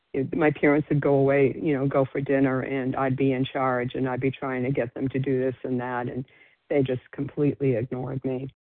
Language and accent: English; New England, United States; My husband and I moved to Florida a couple of years ago. We're originally from New England.